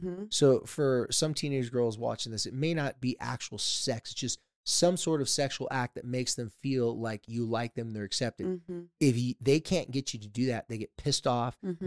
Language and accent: English; San Diego, California, United States; I grew up in San Diego, and there is a surf spot called Black's Beach, and there's a nude beach by it.